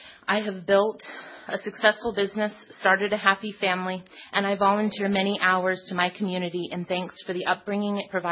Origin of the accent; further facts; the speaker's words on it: Ninilchik, Alaska, United States; and I'm from Inilchik.